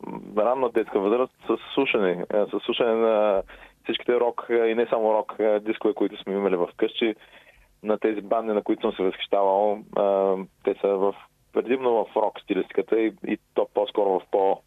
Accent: Burgas, Burgas Province, Bulgaria; от града на … като почнах с нея. От Бургас съм, на 35 години съм вече.

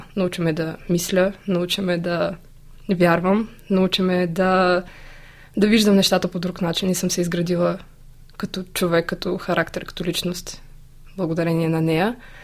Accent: Russia; Bulgarian is a second language; аз не съм българка, аз съм рускиня и много се притеснявах в началото

